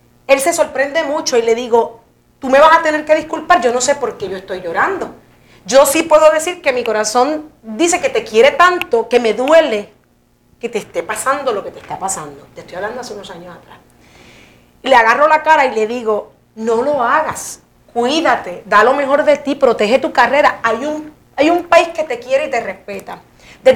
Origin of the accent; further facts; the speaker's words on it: Jayuya, Puerto Rico; porque yo soy una jíbara de Jayuya, yo sé cómo nos crían.